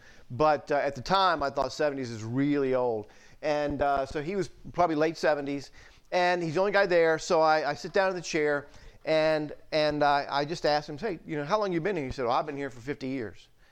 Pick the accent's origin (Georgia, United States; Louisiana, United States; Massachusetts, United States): Georgia, United States; Atlanta; moved away as an adult; I grew up in Atlanta, spent the first 23 years of my life in Atlanta